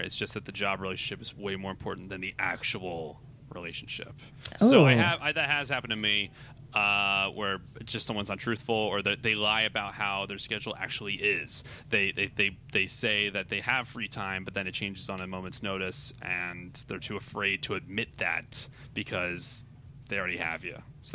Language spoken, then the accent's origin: English; Delaware, United States; I'm from Delaware.